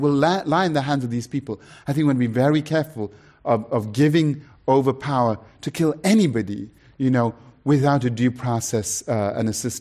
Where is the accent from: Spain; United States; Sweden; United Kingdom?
United Kingdom; born there; in this country, in Britain, I'm a British citizen, I was born there